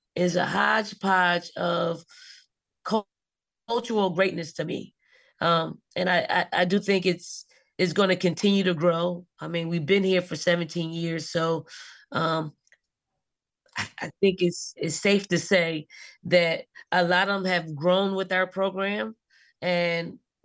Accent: Philadelphia, Pennsylvania, United States; I'm from Philly. You know, you don't really give too many people eye contact.

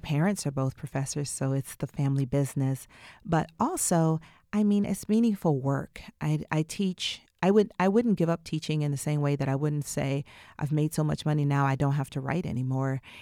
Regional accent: Atlanta, Georgia, United States; I grew up in Southwest Atlanta, and the class range in that quadrant of the city is incredible.

